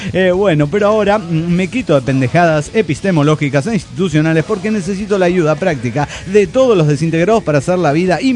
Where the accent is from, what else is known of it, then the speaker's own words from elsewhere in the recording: Guadalajara, Jalisco, Mexico; de Guadalajara, Jalisco, México.